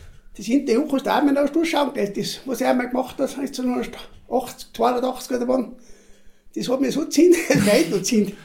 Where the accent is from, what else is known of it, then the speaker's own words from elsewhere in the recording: Trentino-Alto Adige, Italy; Nein, ich bin gebürtiger Weltschlafner.